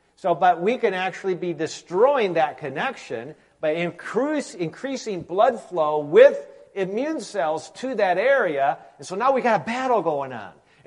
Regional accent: Michigan, United States; You know, you're from Wisconsin. I'm from Michigan.

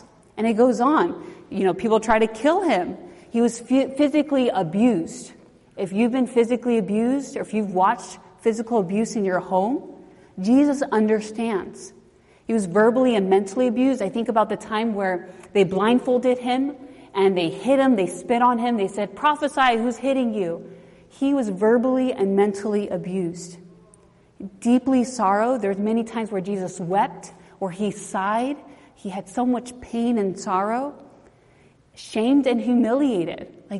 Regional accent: Loma Linda, California, United States; And I'm from Loma Linda, which has a lot of young adults, Adventist young adults.

